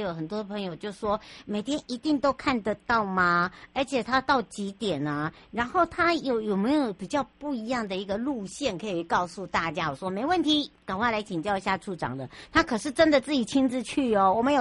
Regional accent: Hualien, Hualien County, Taiwan; 尤其对我们花莲人来讲哦，大家会觉得哇好新奇哦

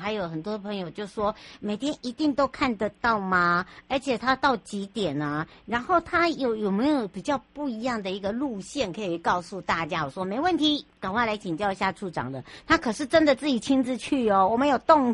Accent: Hualien County, Taiwan; 尤其对我们花莲人来讲哦，大家会觉得哇好新奇哦

